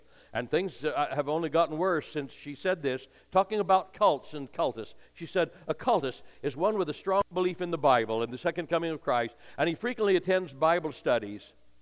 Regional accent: United States; Down here near where I was born and raised on the Idaho and Utah border

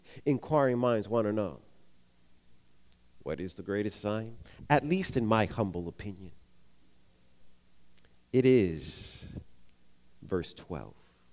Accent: Long Island, New York, United States; Growing up in Long Island, New York, this place was a place that I would frequent quite a lot from sixth grade through eighth grade

